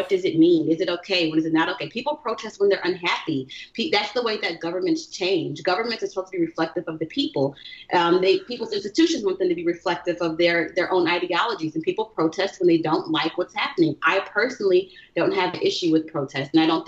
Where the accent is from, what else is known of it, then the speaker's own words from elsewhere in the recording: Little Rock, Arkansas, United States; I mean, I grew up in Little Rock, Arkansas. I went to Central High School, and I saw the images.